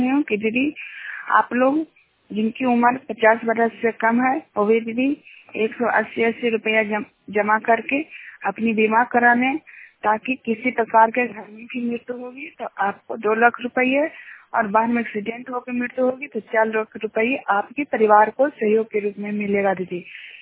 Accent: Chingar, India; चिंगार गांव के रहने वाली हूँ।

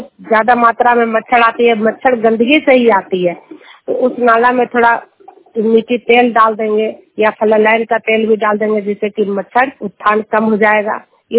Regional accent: Hilsa, Bihar, India; मैं जिला हिलसा प्रखंड जुनियर गांव के निवासी हूँ

